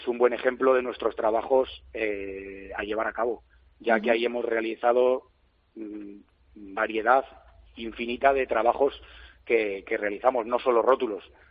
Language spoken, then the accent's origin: Spanish; Segovia, Castile and León, Spain; also born or lived in Madrid; Bueno, principalmente se ha elegido Segovia porque soy de Segovia, soy segoviano. Mi vida está hecha en Segovia, trabajo, siempre he estado en Segovia. Bueno, quitando la época que me fui a Madrid a trabajar, a una empresa para realizar rótulos, mi vida está en Segovia